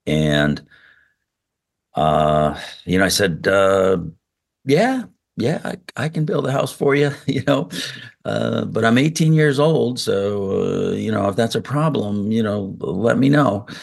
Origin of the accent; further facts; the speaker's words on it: Bridgeport, Connecticut, United States; But and anyway, when I graduated high school, Bullet Havens in Bridgeport, I grew up in Bridgeport, and you know, college was not a option, you know, for me and our family.